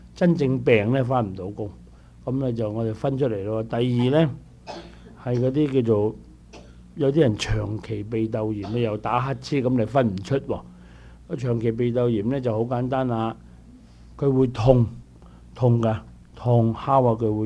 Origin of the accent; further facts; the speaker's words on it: Guangdong, China; 第四咧，我哋廣東人特別多啦。